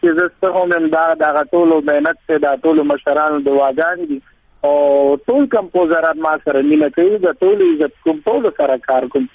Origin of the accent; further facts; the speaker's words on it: Afghanistan; افغانستان خو زما کور دی زما وطن دی زه پخپل افغان یم زه پښتون یم زما ژبه پخپله ده